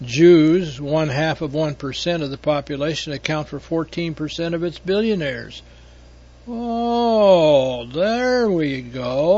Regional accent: London, United Kingdom; which would never have been tolerated when I was growing up in London, have become commonplace amongst the mainstream.

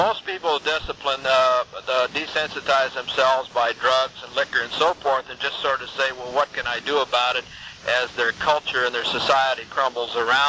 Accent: Indiana, United States; I grew up in Indiana, near about 100 miles from Chicago.

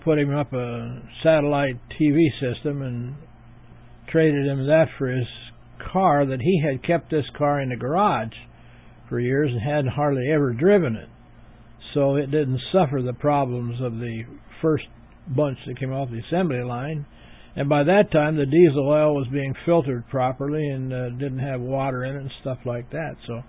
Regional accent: Warsaw, Indiana, United States; born there; also born or lived in California; I live at 1134 South Ferguson Road, Warsaw, Indiana, 46580. I was born here in Warsaw, but spent 40 years in California. I moved back here about 9 years ago.

